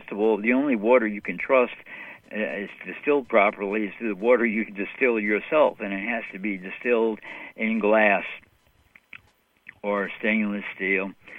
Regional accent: New York City, New York, United States; Hey, I'm from New York City. Right now it's about 20 minutes after 1 in the morning in New York.

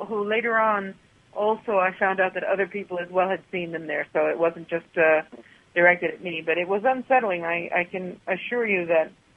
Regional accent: United States; because I'm from the States, it was something that really captured my attention.

